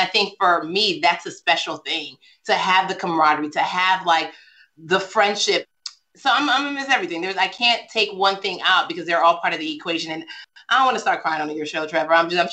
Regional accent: Nigeria; because I'm Nigerian.

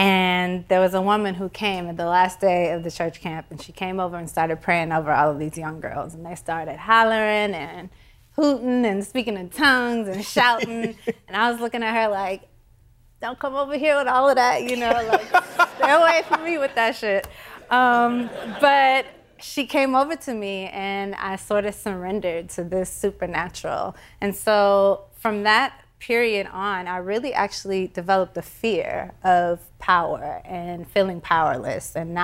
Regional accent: Houston, Texas, United States; I think growing up in Houston and coming back to Houston, I was able to find groundedness

